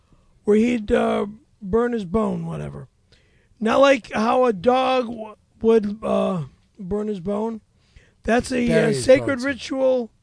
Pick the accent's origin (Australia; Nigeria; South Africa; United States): United States; Chicago, Illinois; I hail from Chi-Town, so you know I'm a good fellow.